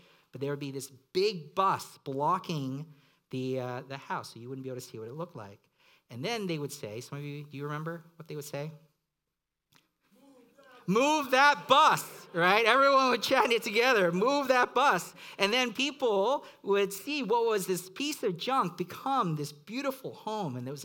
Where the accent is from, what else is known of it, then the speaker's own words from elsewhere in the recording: Hong Kong; When I was a kid growing up in Hong Kong, for some reason, we only had two English-speaking channels on TV